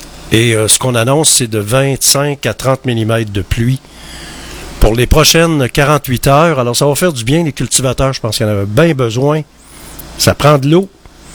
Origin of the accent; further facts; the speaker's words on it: Quebec, Canada; Faut continuer à demeurer maître chez nous au Québec.